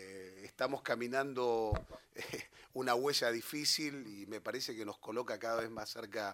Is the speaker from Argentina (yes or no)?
yes; Chos Malal, Neuquén, Argentina; vengo de la North Patagonia, provincia del Neuquén, Chosmalal, capital histórica y cultural del Neuquén.